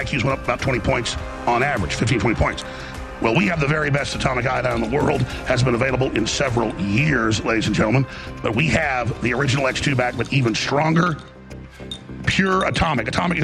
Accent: United States; I am a American patriot, a filmmaker, a talk show host, a journalist, an analyst.

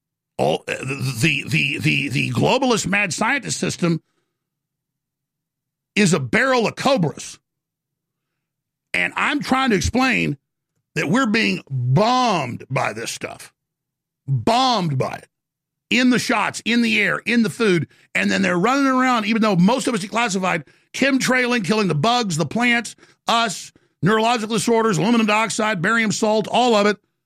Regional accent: Dallas, Texas, United States; You know, I grew up outside Dallas, and from our neighborhood, when I didn't have a car when I'm like 12 years old or whatever, I was an idiot.

